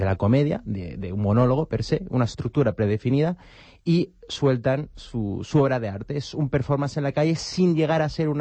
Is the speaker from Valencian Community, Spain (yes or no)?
yes; Valencia, Valencian Community, Spain; also born or lived in Barcelona; Estudié aquí en Barcelona, soy de Valencia.